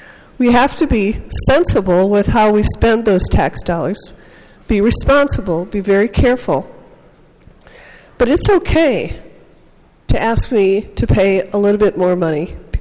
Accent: Minnesota, United States; I grew up in Minnesota when we did have a much higher tax rate.

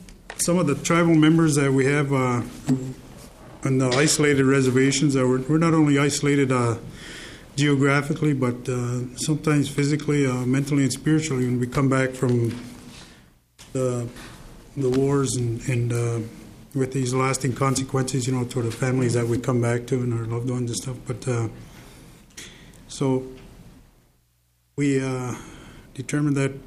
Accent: Minnesota, United States; I'm from the Red Lake Nation in northern Minnesota.

